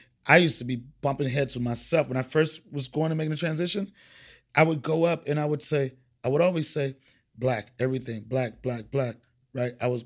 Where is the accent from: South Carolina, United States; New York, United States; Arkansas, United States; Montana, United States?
New York, United States; because you know, any comic from anywhere, I'm coming from New York